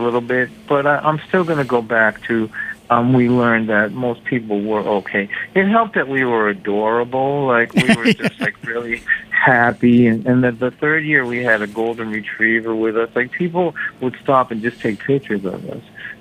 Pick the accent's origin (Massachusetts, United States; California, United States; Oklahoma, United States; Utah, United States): Massachusetts, United States; Lynn; A lot of that book is about growing up in Lynn and my experience as a young person there and what it was like to be a kid down there